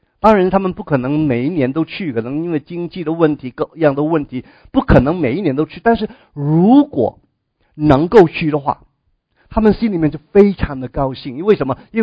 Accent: China; now in United States; 我们中国人也分散到世界各地，对不对那想一想，当我们来到美国我们的下一代，好像是我的女儿第二代在美国长大

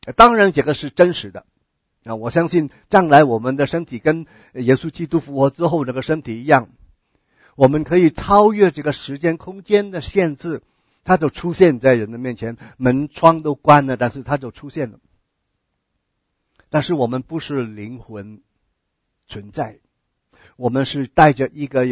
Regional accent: China; 聚会的好像我们中国人聚会总是有吃的嘛，我们团契一定先吃饭

